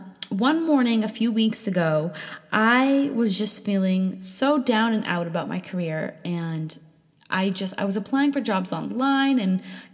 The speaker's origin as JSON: {"language": "English", "region": "New Hampshire", "country": "United States", "said": "And I said, okay, well, I'm not from New Hampshire anymore, so I don't even know where to begin."}